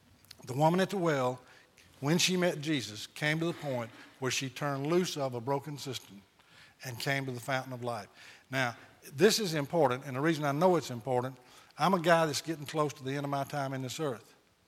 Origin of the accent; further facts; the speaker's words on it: Mississippi, United States; Now, I grew up in Scott County, Mississippi. And in Scott County, Mississippi, when the teacher said, this is, that's the beginning of a definition.